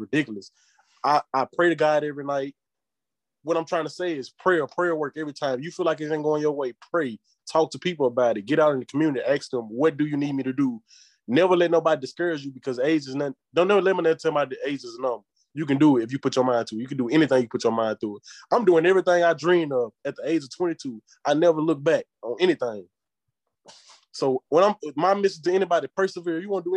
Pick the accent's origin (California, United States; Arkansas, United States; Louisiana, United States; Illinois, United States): Arkansas, United States; Earl; I'm from Earl, Arkansas. I currently serve on the city council out here in Earl, Arkansas. I'm 22 years old.